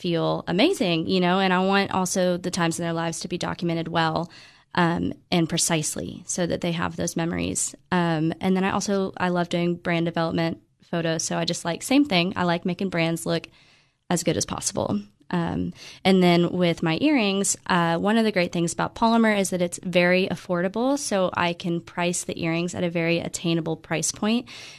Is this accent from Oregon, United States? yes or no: no; Cookeville, Tennessee, United States; born there; Yeah. So I was born in Cookeville. I went to Tech and did the art program.